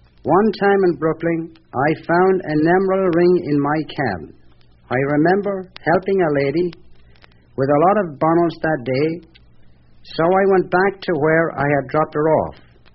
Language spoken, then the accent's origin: English; Ireland; moved away as an adult; now in United States; I was born and raised in Ireland and lived there until I was 19 years old. I came to this country in 1913